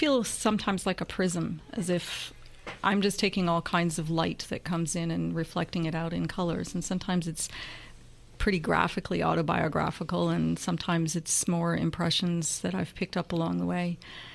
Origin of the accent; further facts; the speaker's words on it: Boston, Massachusetts, United States; also born or lived in Holland / Denmark; now in Vancouver, Canada; Yeah, I'm originally from Boston.